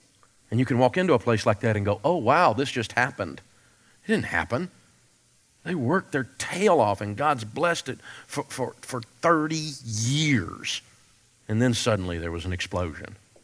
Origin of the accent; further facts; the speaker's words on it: Nashville, Tennessee, United States; I grew up in Nashville, but I had to go look and see where Rose and Sadler was